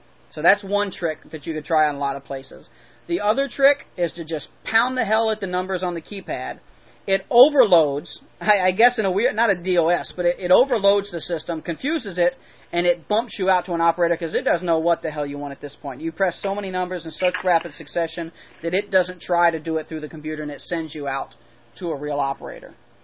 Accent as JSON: {"language": "English", "region": "Southern United States", "country": "United States", "said": "I'm from the South, man. RC Cola, man."}